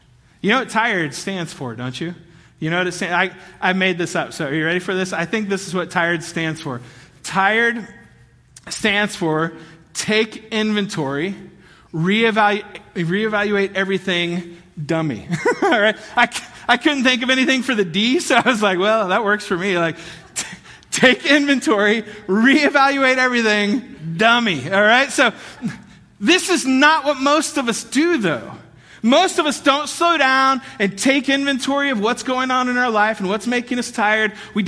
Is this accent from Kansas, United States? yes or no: yes; Kansas, United States; maybe this is a Kansas thing and not a Kentucky thing, because where I grew up in Kansas